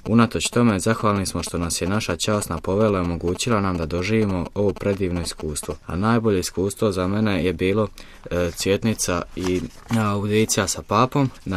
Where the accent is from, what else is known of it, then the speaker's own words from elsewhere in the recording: Split, Split-Dalmatia County, Croatia; došao sam iz Splita, idem u drugu gimnaziju Split.